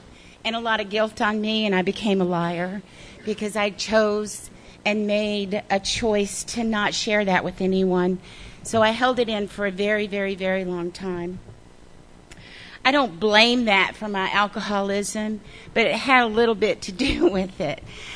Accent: Klein, Texas, United States; also born or lived in Houston, Texas; So I was born in Houston, Texas. Right on. But I didn't stay there long. I moved to a little country town called Klein, Texas, which was a little dot on the map

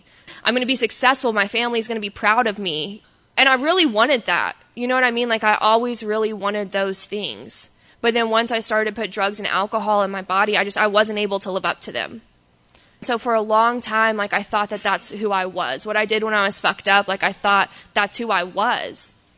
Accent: Texas, United States; born there; So I was born in Texas to mom and dad.

